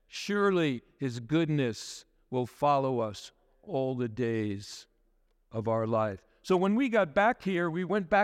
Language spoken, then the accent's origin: English; New York, United States; driving through where I grew up in New York, in Long Island there